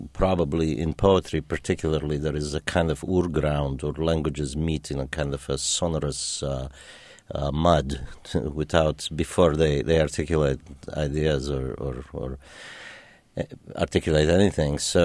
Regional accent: Romania; first language German; English is a second language; my first language was German. My second was Hungarian, and Romanian was my third when I went to school.

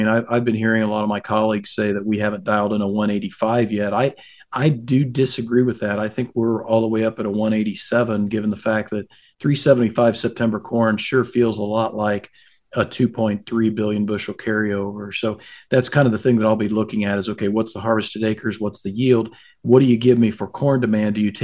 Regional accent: Ohio, United States; growing up in Ohio and being about 3 hours away from Columbus.

